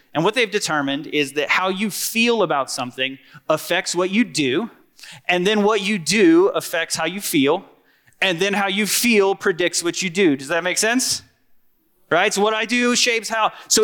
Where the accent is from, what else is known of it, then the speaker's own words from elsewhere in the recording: the South, United States; And here is something else that's true about me. I am from the South.